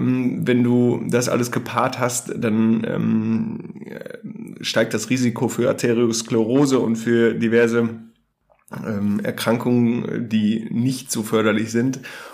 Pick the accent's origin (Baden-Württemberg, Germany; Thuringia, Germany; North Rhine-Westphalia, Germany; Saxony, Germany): North Rhine-Westphalia, Germany; now in Hamburg, Germany; Hallo auch von meiner Seite und lieben Gruß an meine Heimat, das schöne Münsterland.